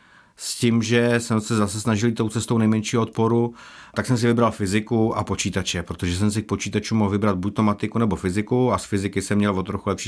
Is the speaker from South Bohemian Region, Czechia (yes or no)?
yes; Přešťovice, South Bohemian Region, Czechia; also born or lived in Strakonice; Já jsem se narodil ve Strakonicích. Vyrůstal jsem v Přešťovicích, což je taková mini vesnice kud od Strakonic.